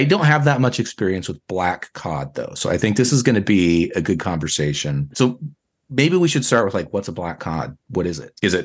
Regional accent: Pacific Northwest, United States; I grew up in the Pacific Northwest.

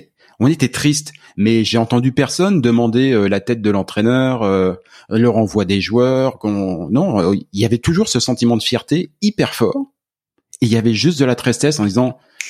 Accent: Quebec, Canada; Parce que bon, on est québécois, bordel.

